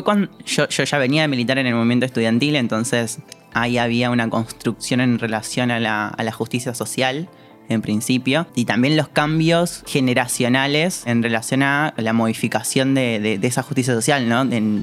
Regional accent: Salta, Argentina; now in Buenos Aires, Argentina; Soy de Salta, como muchas travestis acá en la ciudad de Buenos Aires.

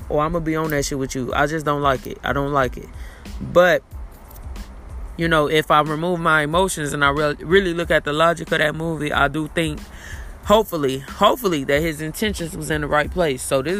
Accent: Gary, Indiana, United States; Majority of my family is from Chicago, but I never grew up in Chicago. So, but I grew up in Gary.

